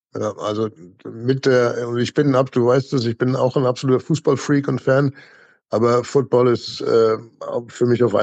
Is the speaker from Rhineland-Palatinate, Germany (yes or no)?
yes; Mainz, Rhineland-Palatinate, Germany; Da gab es noch Amis bei uns in Mainz.